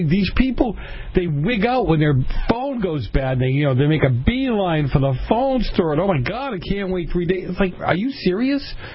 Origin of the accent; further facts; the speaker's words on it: Boston, Massachusetts, United States; You know, I grew up in Boston, so that's where you played football, and you were outside all the time.